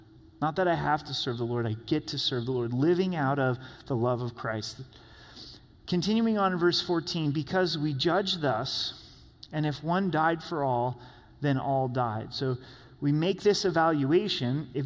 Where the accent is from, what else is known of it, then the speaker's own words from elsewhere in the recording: Oregon, United States; We grew up in Southern Oregon, and you mow the lawn a lot there, a lot more than Colorado.